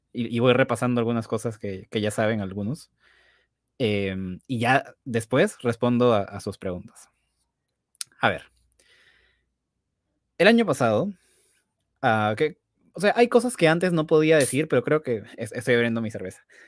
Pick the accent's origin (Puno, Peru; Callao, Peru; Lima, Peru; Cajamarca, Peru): Lima, Peru; No, soy de Lima, Perú.